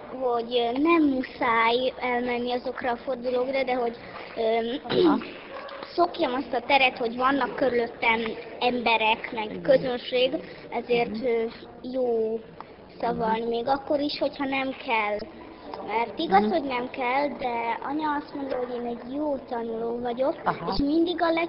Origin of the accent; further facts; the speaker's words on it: Tejfalu, Trnava Region, Slovakia; Hát Tejfaluról jöttem, ott Somorja mellől. Ez az egyik város, az egybe van ezzel a kis faluval.